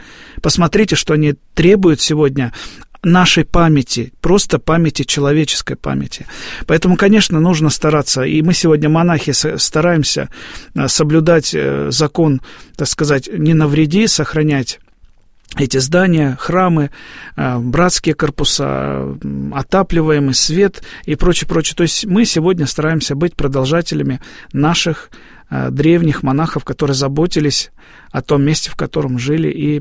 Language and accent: Russian; Far East, Russia; born there; Мои корни уходят вглубь Руси, можно так сказать. Да, мама из Сибири была родом. Там отец был в Тульской области, сам я родился на Дальнем Востоке.